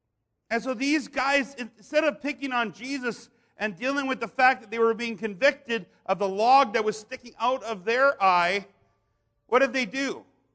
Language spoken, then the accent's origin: English; Canada; I come from Canadian background, but even before that, German background, I would say, you know, I'm German Canadian. See, in Canada, everything's hyphenated.